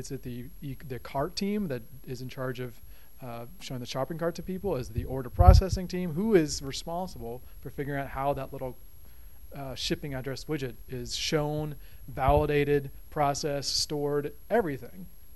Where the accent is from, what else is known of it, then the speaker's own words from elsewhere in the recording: Austin, Texas, United States; Austin, Texas. I forgot my cowboy hat.